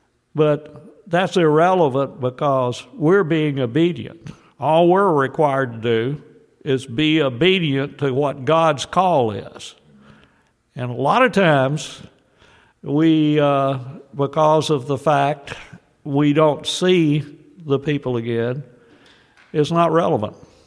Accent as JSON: {"language": "English", "region": "the South", "country": "United States", "said": "I'm a Southerner."}